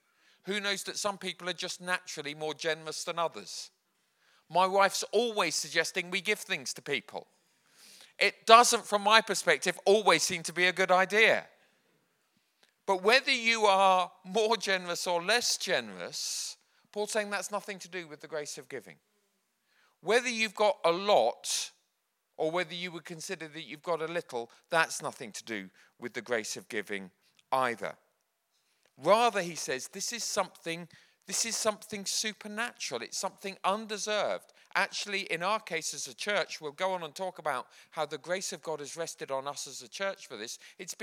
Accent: Bedford, East of England, United Kingdom; I had another pastor who came to me from my hometown of Bedford.

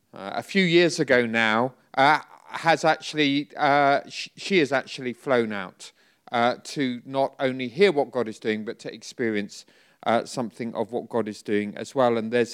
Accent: England, United Kingdom; We're English after all.

